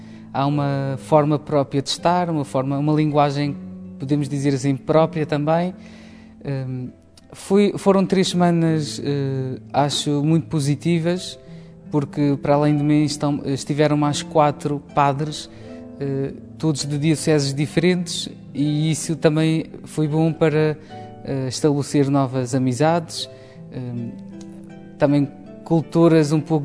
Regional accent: Curral das Freiras, Madeira, Portugal; tenho 26 anos, sou natural da Madeira, mais concretamente da freguesia do Curral das Freiras.

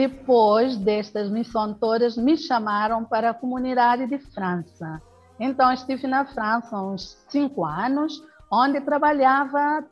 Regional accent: Santiago, Cape Verde; Agora estou em Cabo Verde, no meu país de origem, não na minha ilha de origem, porque eu sou originária da ilha de Santiago. Estou aqui em Mindelo

